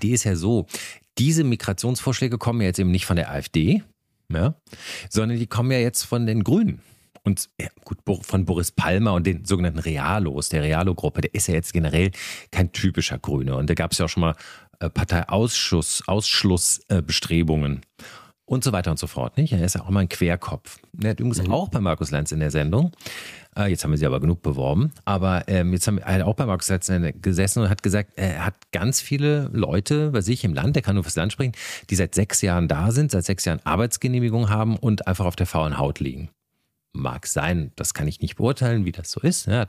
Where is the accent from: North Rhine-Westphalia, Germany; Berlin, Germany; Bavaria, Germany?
Berlin, Germany; weil wir sind ja beide aus Berlin